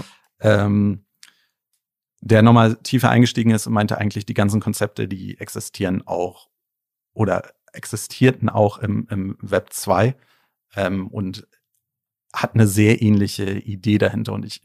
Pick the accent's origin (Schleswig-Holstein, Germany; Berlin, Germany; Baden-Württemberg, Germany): Berlin, Germany; born there; ich bin ja Berliner, auch in Berlin geboren